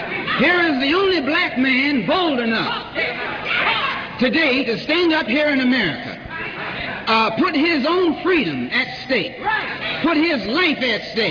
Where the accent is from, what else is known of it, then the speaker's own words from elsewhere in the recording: Harlem, New York, United States; I'm from Harlem, so I don't know how to talk to you, but in any other language but Harlem talk.